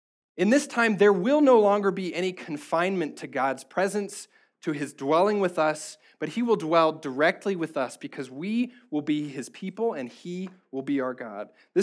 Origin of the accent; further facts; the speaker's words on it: Indiana, United States; So I grew up in Indiana. Many of you know this.